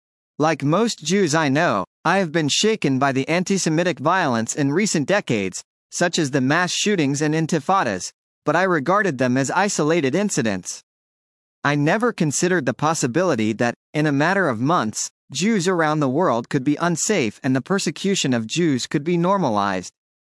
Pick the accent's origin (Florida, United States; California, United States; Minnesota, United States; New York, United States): Florida, United States; Miami Beach; I grew up in Miami Beach, Florida, in the 1970s and 1980s. At the time, the city had a large and vibrant Jewish community, but it wasn't immune to antisemitism.